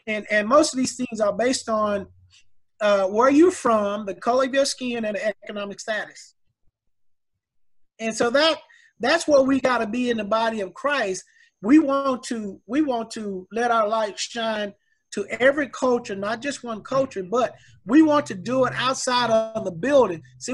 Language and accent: English; Nashville, Tennessee, United States; I grew up in South Nashville Projects, and I don't mind telling people that. And my wife's father didn't want us to get married because of where I was from.